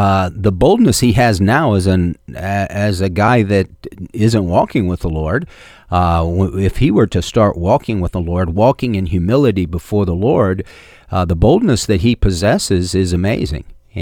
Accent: New York, United States; And the public Trump that we see that can be very combative, as a New Yorker, is different.

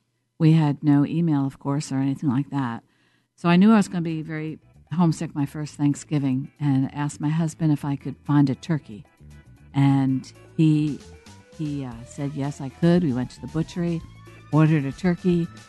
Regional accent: New York City, New York, United States; I mean, I came from New York City, and all of a sudden I had to bake bread, and I had to make all my own food

